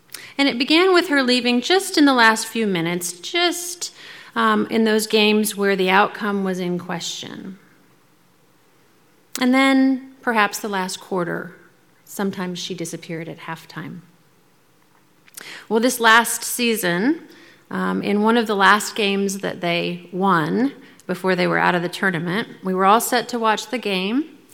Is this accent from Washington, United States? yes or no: yes; Spokane, Washington, United States; I grew up in Spokane